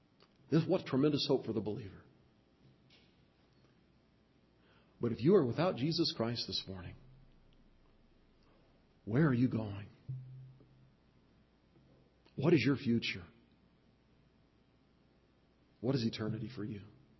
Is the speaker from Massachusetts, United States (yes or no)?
no; Monroe, Nebraska, United States; I took my family a couple of summers ago to the farm I grew up on near Monroe, Nebraska.